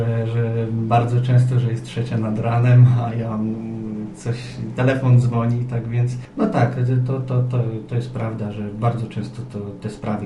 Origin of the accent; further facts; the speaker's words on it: Lubin, Lower Silesian Voivodeship, Poland; born there; now in Warsaw, Poland; Ja urodziłem się w Lubinie, jestem kibicem Zagłębia i zawsze nim będę, ale życie tak się potoczyło, że mieszkam w Warszawie od 8 lat i tam na co dzień przebywam.